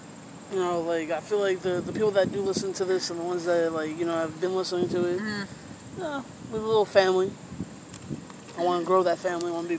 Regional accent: United States; I feel like us as American people, as regular civilians, y'all need to say something.

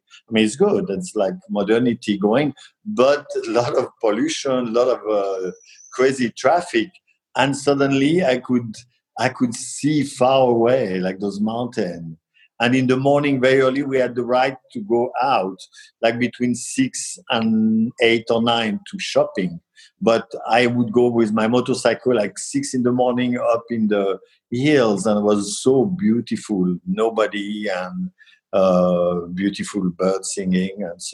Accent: Auvergne-Rhône-Alpes, France; English is a second language; This is where I grew up in France, in this countryside of France near Lyon. And the house of my parents was really in the surrounded by vineyard and field and woods.

